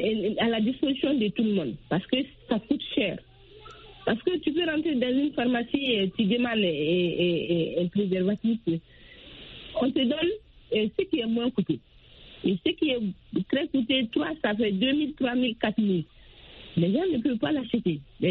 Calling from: Mali; Chez nous, au Mali.

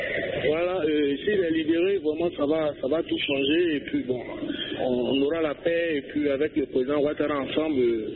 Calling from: Côte d’Ivoire

